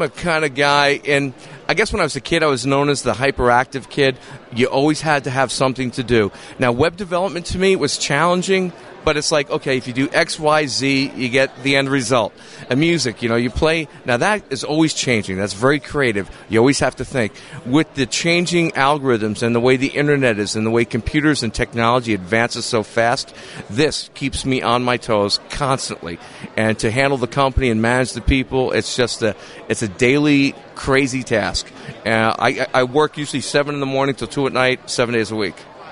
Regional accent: New Jersey, United States; I'm originally from Jersey, but, you know, these are my roots.

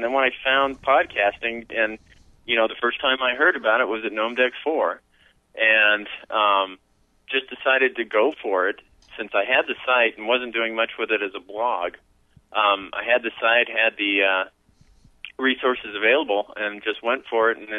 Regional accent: Los Angeles, California, United States; now in Northern California, United States; I'm originally from Los Angeles, and I missed it so much up here in Northern California.

